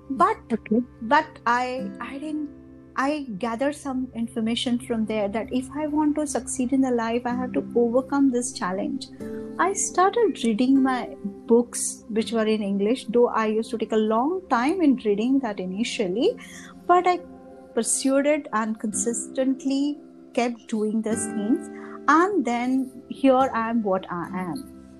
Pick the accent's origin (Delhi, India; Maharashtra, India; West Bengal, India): Maharashtra, India; Mumbai; I have been born and brought up in Mumbai. So my education happened in two different locations. Part of it happened in Girgaon, part of it happened in Parel, Prabhadevi.